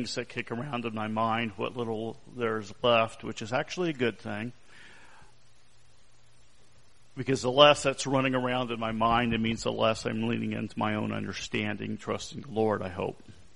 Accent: Arizona, United States; I'm from Arizona, so I'm used to this type of environment, and I actually miss it.

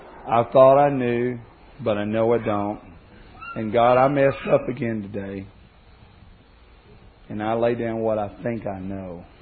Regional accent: Alabama, United States; It's not all Southerners. I'm from Alabama.

